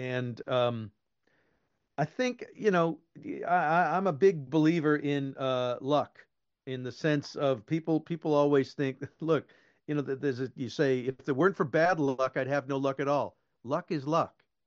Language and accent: English; United States; Being an American over here, I was always grateful to sort of be working.